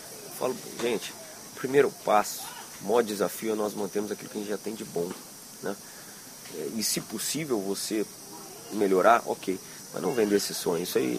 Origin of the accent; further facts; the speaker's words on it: Rio Grande do Sul, Brazil; now in Rio de Janeiro, Brazil; Sou gaúcho.